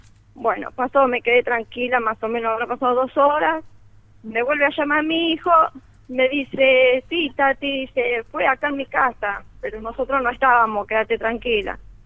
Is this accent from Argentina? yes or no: yes; Casilda, Santa Fe, Argentina; somos nacidos, criados acá en Casilda, mis hijos se criaron todos allá en Nueva Roma.